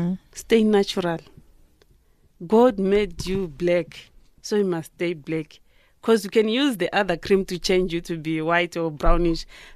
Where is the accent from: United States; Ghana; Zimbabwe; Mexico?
Zimbabwe; I'm come from Zimbabwe.